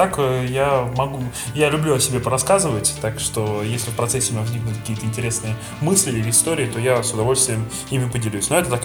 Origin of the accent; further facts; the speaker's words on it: Leningrad Oblast, Russia; Ну да, нет, я вообще из Ленинградской области. Ну вот это так, под Питером находимся.